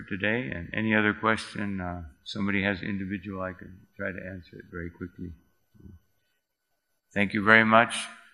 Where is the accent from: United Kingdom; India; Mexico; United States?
India; born there; now I was born here in Bharat Varsha and I wasn't born in Africa or in the U.S., even worse, no.